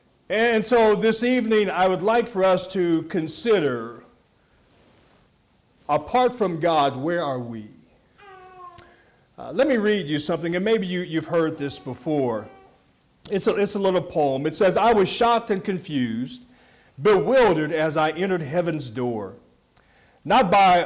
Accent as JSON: {"language": "English", "town": "Denver", "region": "Colorado", "country": "United States", "tie": "born or raised there", "also_born_or_lived": "Dallas", "said": "I was born in Dallas, but raised in Denver, Colorado. So technically, I am a Yankee preacher."}